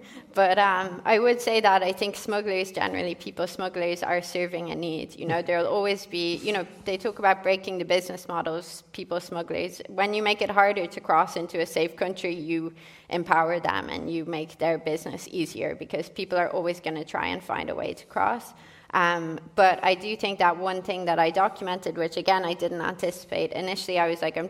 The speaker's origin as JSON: {"language": "English", "country": "Ireland", "said": "And I mean, I'm Irish, like we're still in the EU"}